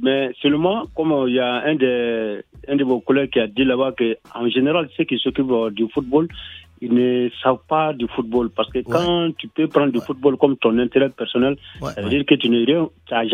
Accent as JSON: {"language": "French", "country": "Mali", "said": "Et moi, vraiment, en tant que Malien, je suis content que enfin le Mali il a compris."}